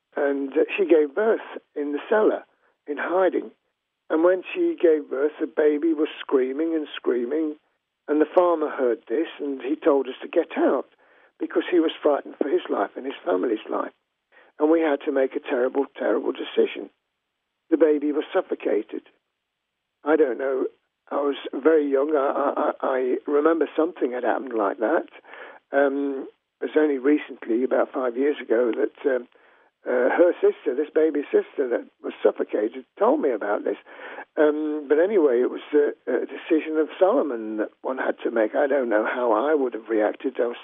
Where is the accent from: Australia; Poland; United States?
Poland; first language Polish; English is a second language; my native tongue was Polish. But my father had deliberately taught me and my brother and my mother little phrases in Ukrainian